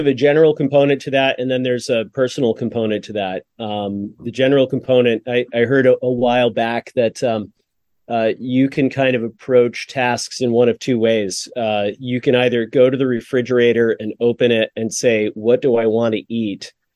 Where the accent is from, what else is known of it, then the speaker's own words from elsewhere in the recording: Oswego, New York, United States; I grew up in the Oswego, New York congregation.